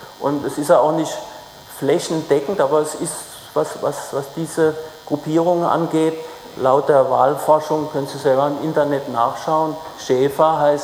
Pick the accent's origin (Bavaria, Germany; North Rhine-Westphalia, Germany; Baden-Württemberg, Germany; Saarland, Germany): Baden-Württemberg, Germany; Mannheim; Die gehen jetzt zum Beispiel in Mannheim, da wo ich herkomme